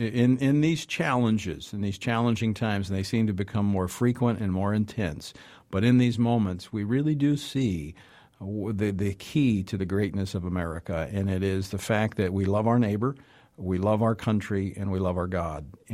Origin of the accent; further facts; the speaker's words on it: Louisiana, United States; Well, and don't forget the Cajun Navy from my home state of Louisiana.